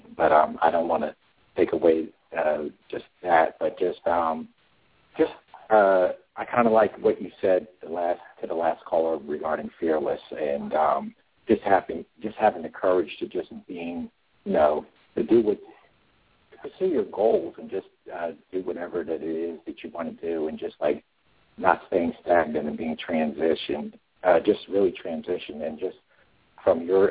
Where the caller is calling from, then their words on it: New Jersey, United States; I'm calling from New Jersey.